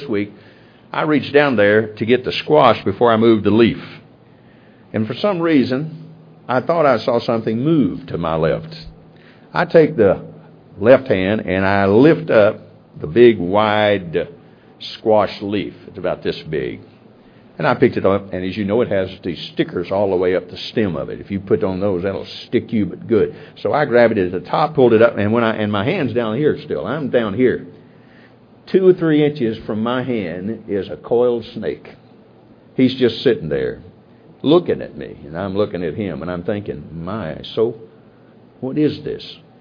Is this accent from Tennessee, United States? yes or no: yes; Sparta, Tennessee, United States; I grew up in Sparta, Tennessee, which is a very small city.